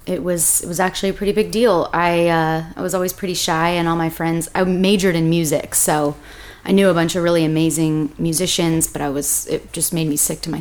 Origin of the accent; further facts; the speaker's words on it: Marble Falls, Texas, United States; Yeah, I grew up in Marble Falls.